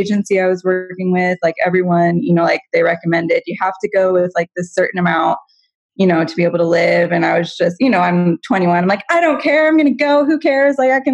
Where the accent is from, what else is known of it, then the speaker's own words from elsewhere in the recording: Guatemala; moved away; growing up in Guatemala and mm-hmm. having spent, you know, my whole adult life here, really.